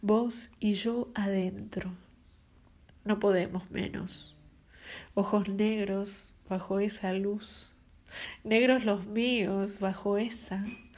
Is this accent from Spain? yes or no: no; San Martín, Buenos Aires Province, Argentina; born there; nací en San Martín, provincia de Buenos Aires, Argentina.